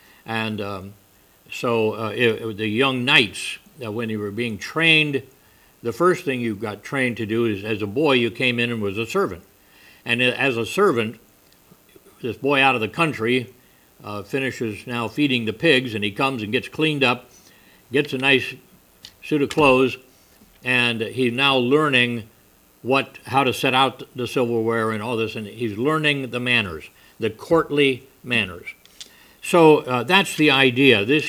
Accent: United States; Now, being an American, the whole concept of being noble is an unusual concept to me.

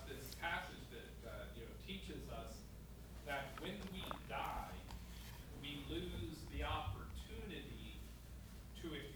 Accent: Los Angeles, California, United States; where I grew up in Los Angeles, I was surrounded mostly by Hispanic people and Filipino people, and most of them were Catholic.

